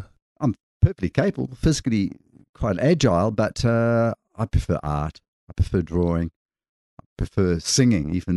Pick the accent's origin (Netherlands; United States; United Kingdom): Netherlands; Maastricht, Limburg; now in New Zealand; Maastricht, a small city about the size of Dunedin in the far south of Holland, sticking into right into space between Belgium and Germany